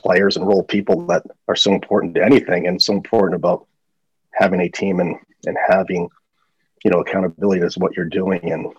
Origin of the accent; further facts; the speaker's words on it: St. Paul, Minnesota, United States; born there; also born or lived in Canada; And I was born in St. Paul, Minnesota.